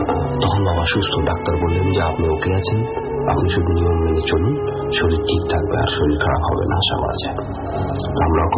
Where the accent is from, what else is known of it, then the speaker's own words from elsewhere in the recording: India; আর আমি পড়াশোনার সূত্রে ছোটবেলা থেকে ইন্ডিয়াতে বড় হয়েছি।